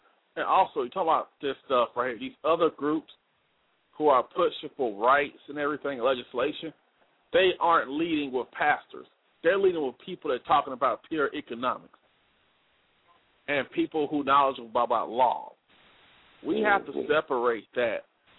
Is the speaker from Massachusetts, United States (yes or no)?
no; Montgomery, Alabama, United States; Like my hometown, Montgomery, Alabama, only a couple hundred thousand people in that town.